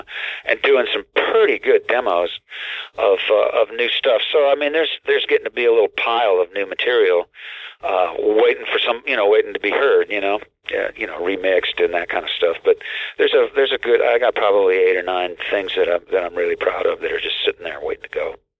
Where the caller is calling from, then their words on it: San Jose, California, United States; I'm calling from San Jose, and I went out last night just to go to a movie, and it was like, wow, this feels like fall.